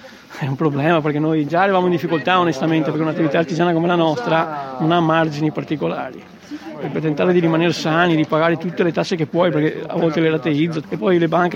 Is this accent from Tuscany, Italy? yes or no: no; Venice, Veneto, Italy; Io sono veneziano e so benissimo che ci sono alcuni veneziani, alcune persone che non ragionano come me, però sarebbe una nostra città. Io abito fuori Venezia da un po' di anni